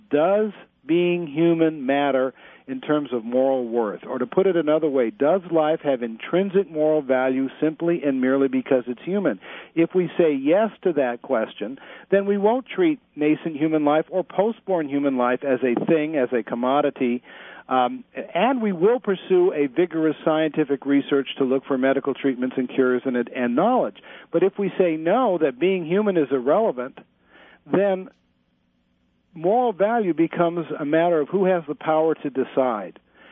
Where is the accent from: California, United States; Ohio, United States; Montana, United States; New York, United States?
California, United States; it will cost us, I'm from California, it'll cost us $6 billion when you include interest.